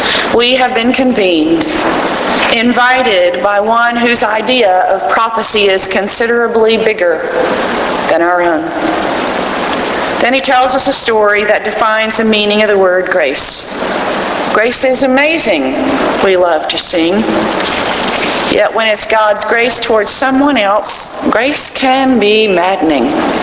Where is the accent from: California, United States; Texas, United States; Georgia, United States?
Texas, United States; moved away as an adult; now in Tennessee, United States; When I was preparing to leave my home state of Texas and move to Tennessee several years ago